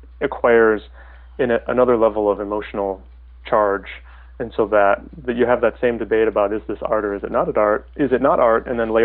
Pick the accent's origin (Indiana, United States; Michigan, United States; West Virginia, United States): Michigan, United States; Detroit; born there; now in Seattle, United States; Well, I was born in Detroit.